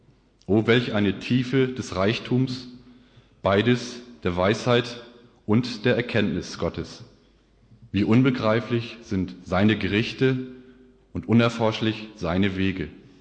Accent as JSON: {"language": "German", "region": "Northern Germany", "country": "Germany", "said": "Ich als Norddeutscher, ich komme aus der Nähe von Hamburg"}